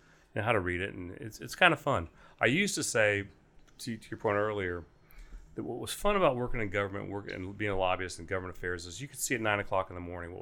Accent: Newark, Ohio, United States; Newark, Ohio. My parents still live there.

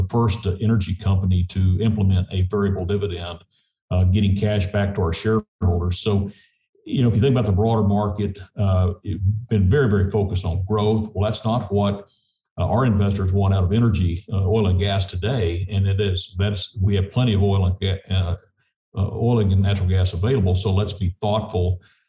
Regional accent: New Mexico, United States; of my childhood in southeast New Mexico.

